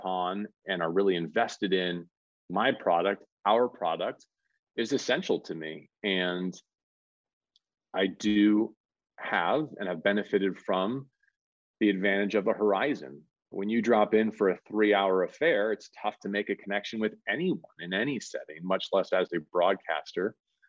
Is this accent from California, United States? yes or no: yes; California, United States; also born or lived in Torrance / Los Angeles; I was born in Torrance and my roots are in Los Angeles, though I was raised largely in Northern California in the San Francisco Bay Area.